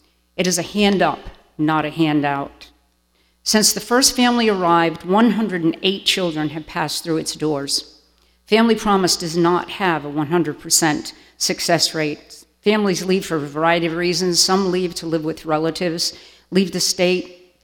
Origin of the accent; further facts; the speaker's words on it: Rhode Island, United States; I am from Rhode Island, so we tend to get our A's and our R's all mixed up.